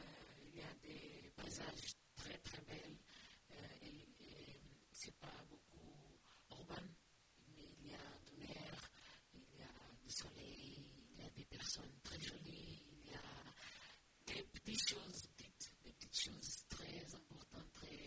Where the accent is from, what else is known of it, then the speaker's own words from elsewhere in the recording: Lisbon, Portugal; Donc, j'ai grandi en Lisbonne avec les rêves d'un jour connaître Cap Vert.